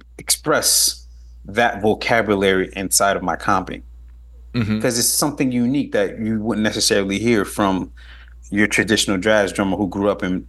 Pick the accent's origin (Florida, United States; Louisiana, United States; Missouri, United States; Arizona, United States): Florida, United States; Miami; first language Haitian Creole; English is a second language; Born, raised there. Both, but my first language was Creole because my mom and dad, my mom moved here maybe a few months before I was born